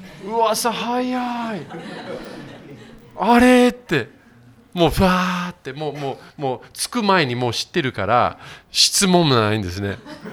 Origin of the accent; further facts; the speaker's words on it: Yokohama, Kanagawa, Japan; 私もいつも横浜育ちで言うんですけれども、田舎町の経験もあるんですね。それはもう3歳の時から、長野の野尻湖っていうところに別荘借りてて